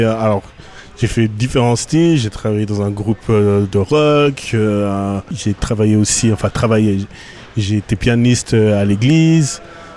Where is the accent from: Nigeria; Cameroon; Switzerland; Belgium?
Switzerland; born there; Je suis né en Suisse, mais mes racines sont au Congo.